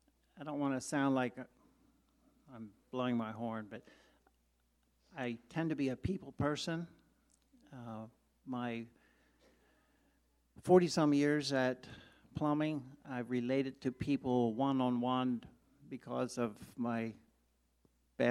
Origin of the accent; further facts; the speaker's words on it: Pennsylvania, United States; We're from Pennsylvania, so you probably wouldn't know Finland Mennonite Church.